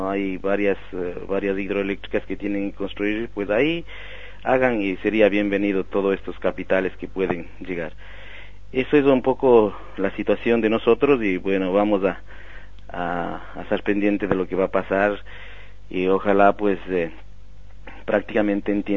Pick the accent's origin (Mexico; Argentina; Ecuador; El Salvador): Ecuador; los derechos nuestros como ciudadanos ecuatorianos allá